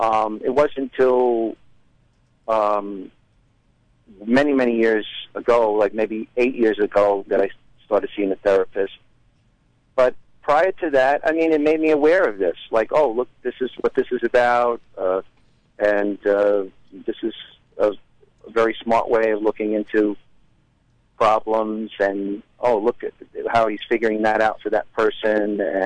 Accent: New York, United States; because I grew up in East Harlem. It was a big Italian community at one time. Now it's Spanish Harlem. So to be exact, it was 116th Street.

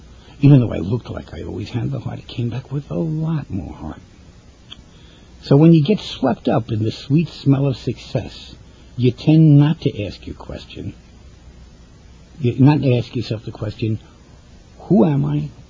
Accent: New York City, New York, United States; We both came from the same neighborhood. And we talked about growing up in Greenwich Village, you know, our teenage and young adult years

